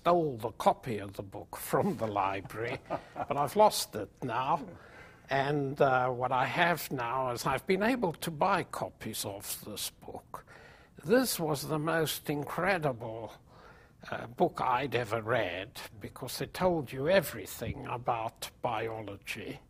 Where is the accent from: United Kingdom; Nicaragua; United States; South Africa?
South Africa; Gauteng; there was a public library in my hometown, which was a small town just outside Johannesburg.